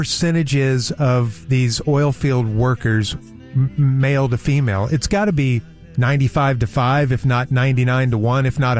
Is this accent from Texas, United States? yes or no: yes; Amarillo, Texas, United States; I am a native Texan, and I was born in West Texas in Amarillo.